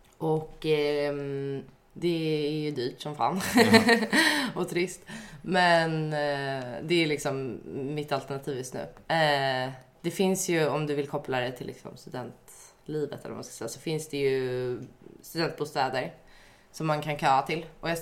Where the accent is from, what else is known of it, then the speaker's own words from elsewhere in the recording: Stockholm, Stockholm County, Sweden; Jag är uppvuxen i Stockholm.